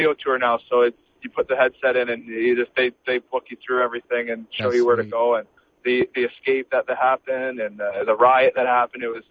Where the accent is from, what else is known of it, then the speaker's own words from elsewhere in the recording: Toronto, Ontario, Canada; I grew up in Toronto, and I came from a good organization in Windsor.